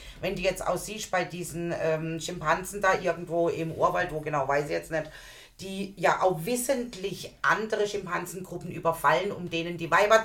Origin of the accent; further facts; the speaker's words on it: Weil, Baden-Württemberg, Germany; born there; Also ich bin jetzt ja hier in Weil geboren, weil meine Eltern nach Weil gezogen sind.